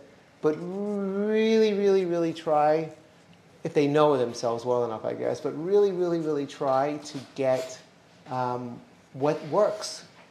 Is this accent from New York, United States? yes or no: yes; New York, United States; When I first got married, so my wife is from LA and I'm from New York.